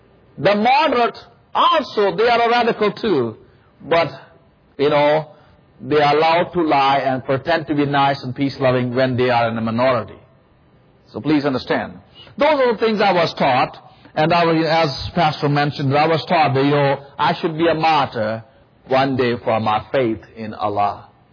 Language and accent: English; Pakistan; first language Punjabi; English is a second language; we don't speak Arabic in Pakistan. My national language is Urdu and my native language, is Punjabi. Then I can speak Hindi, and English is my fourth language.